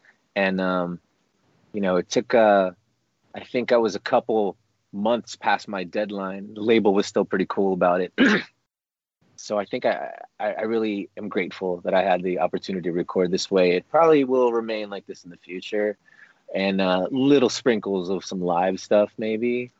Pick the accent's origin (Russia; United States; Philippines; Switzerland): Philippines; I'm Filipino